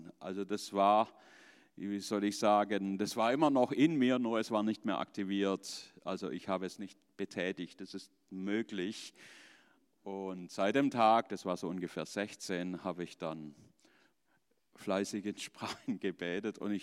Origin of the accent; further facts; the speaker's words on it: Stuttgart, Baden-Württemberg, Germany; ich bin in Stuttgart aufgewachsen, groß geworden mit Brigitte in der Kinderkirche. Wir sind 5 Buben in unserer Familie gewesen